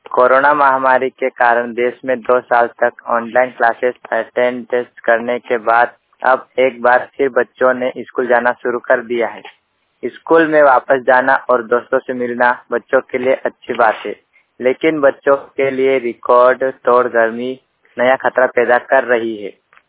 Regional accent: Bihar, India; बरौनी जिले के ग्राम पंचायत अंजराड़ा का निवासी हूँ।

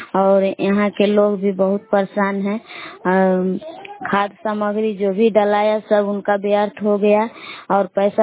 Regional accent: Bilau, Bihar, India; मैं ग्राम बिलाऊ जिला कैमूर भभुआ के निवासी हूँ।

